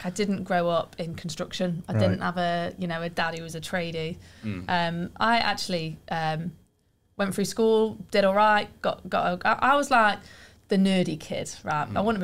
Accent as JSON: {"language": "English", "town": "Derby", "region": "East Midlands", "country": "United Kingdom", "said": "we're from Derby"}